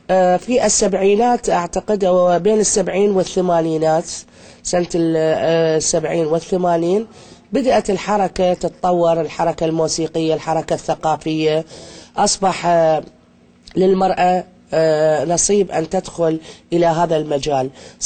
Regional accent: Iraq; إحنا كمجتمع عراقي عربي مسلم

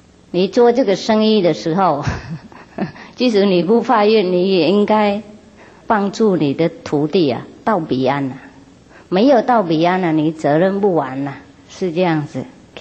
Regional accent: China; 任何的时代，我们中国人有诚心，有道心

